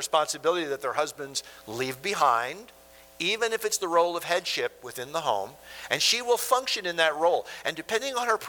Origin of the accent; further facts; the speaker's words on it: Minnesota, United States; Sue and I were born and raised in Minnesota, and we saw and were in a lot of tornadoes in our days because Minnesota's at the top of Tornado Alley.